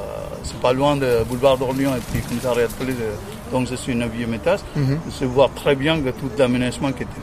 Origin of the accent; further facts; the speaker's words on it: Sri Lanka; je suis originaire de Sri Lanka.